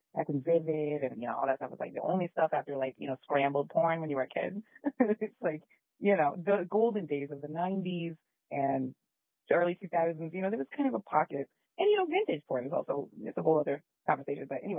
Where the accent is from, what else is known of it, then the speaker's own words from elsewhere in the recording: Texas, United States; also born or lived in Las Vegas / Los Angeles; Lived in Vegas, lived in LA, you know, I mean, I'm from Texas. Half my family is from the East Coast.